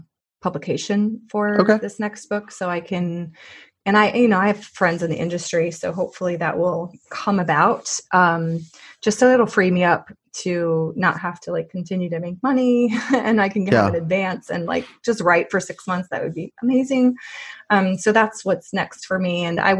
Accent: Missouri, United States; But because she's from my home state.

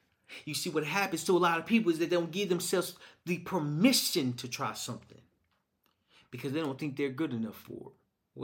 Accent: Little Rock, Arkansas, United States; I'm from Little Rock, Arkansas.

